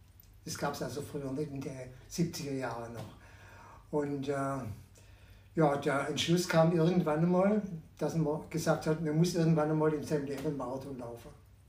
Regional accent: Heilbronn, Baden-Württemberg, Germany; now in Thalheim, Germany; ich komme ja eigentlich aus Heilbronn, nach dem Umzug nach Thalheim habe ich hier wieder angefangen, intensiv wieder zu trainieren

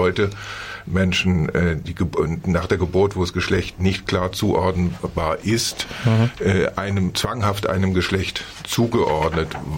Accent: Hamburg, Germany; born there; Ich bin in Hamburg geboren und arbeite in Thüringen.

